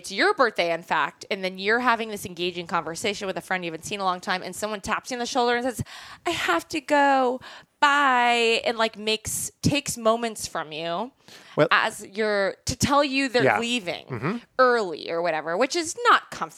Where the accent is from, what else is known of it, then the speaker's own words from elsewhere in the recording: Ireland; I don't want to hear any offense. I'm Irish. It's fine.